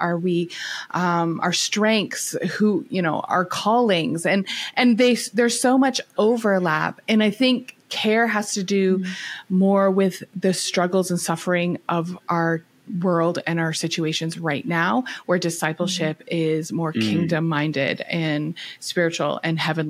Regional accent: Canada; accent: Canadian; you might hear my accent. I am Canadian.

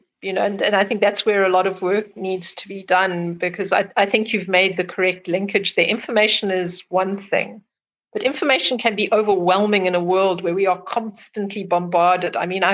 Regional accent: Bulawayo, Zimbabwe; I was born in Zimbabwe in a city called Bulawayo, and it's a very dryland landscape, dryland, thornveld, savanna

